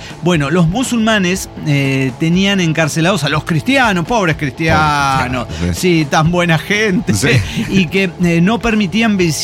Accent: Fresnillo, Zacatecas, Mexico; accent: Spanish; de Fresnillo, Zacatecas.

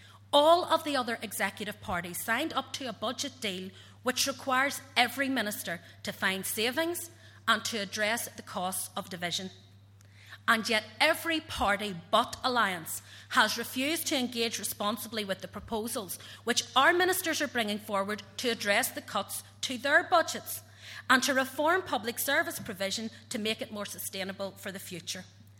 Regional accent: Belfast, Northern Ireland, United Kingdom; the community I grew up in East Belfast

